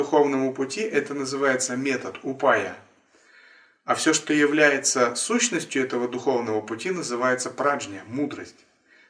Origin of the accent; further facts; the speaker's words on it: Russia; born there; потому что мы родились в России, и все эти корни здесь